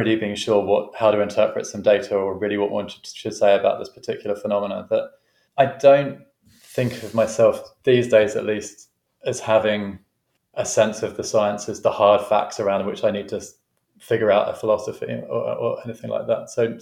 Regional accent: London, United Kingdom; moved away; the one thing that I kept coming back to was the fact I grew up in London. And whilst I've not lived there for years now, I still strongly identify as a Londoner.

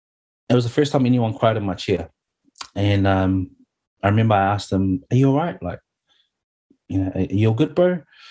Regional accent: New Zealand; born there; I'm Samoan. I was born here in Aotearoa, New Zealand, but my parents immigrated from Samoa in the 60s.

